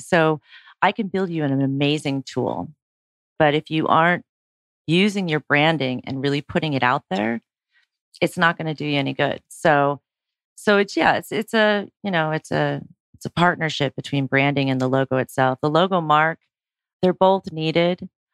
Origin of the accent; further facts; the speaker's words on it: Oregon, United States; I'm originally from Oregon.